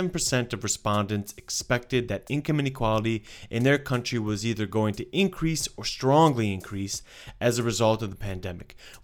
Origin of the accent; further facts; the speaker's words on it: United States; and I mean the world, not just the US, which often, as an American, I can conflate